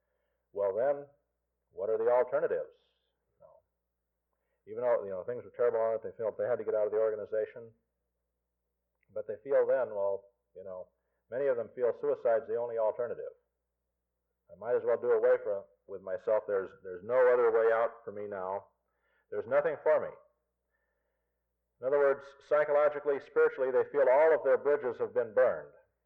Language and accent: English; the West, United States; And this is what explains the big phenomenon of what we know out in the West. I grew up in the West.